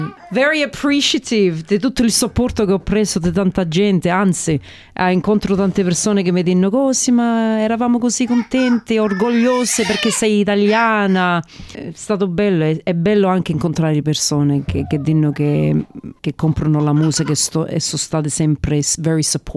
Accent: Perth, Western Australia, Australia; Italian is a second language; now in Sydney, Australia; Io vengo da Perth e sono venuto qui a Sydney per essere parte del concorso Australian Idol.

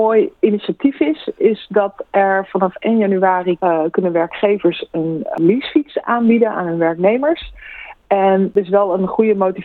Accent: Netherlands; Ik ben een Nederlander, dus de meeste Nederlanders hebben meer dan één fiets.

